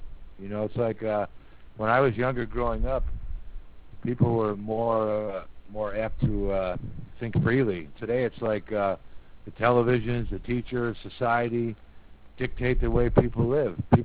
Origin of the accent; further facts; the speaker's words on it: United States; I'm an American, we know this.